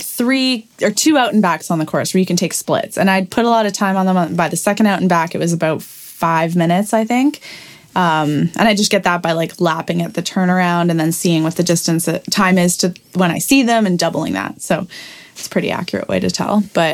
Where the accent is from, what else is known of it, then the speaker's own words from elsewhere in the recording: Canada; We're both Canadian. We're both the same age, like same year at university.